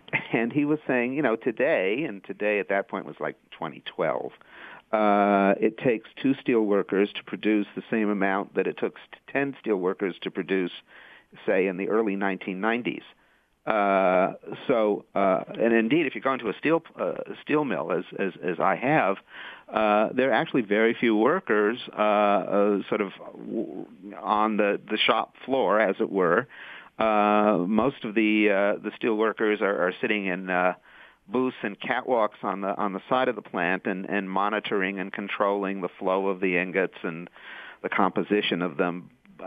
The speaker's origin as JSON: {"language": "English", "region": "California", "country": "United States", "tie": "born or raised there", "said": "they're all small states except for, of course, California, my home state."}